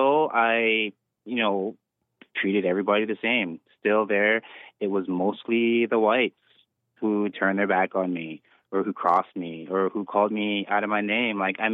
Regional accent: United States; No, I'm American.

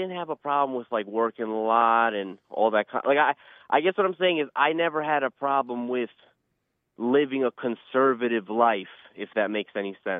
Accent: United States; I grew up here in the United States

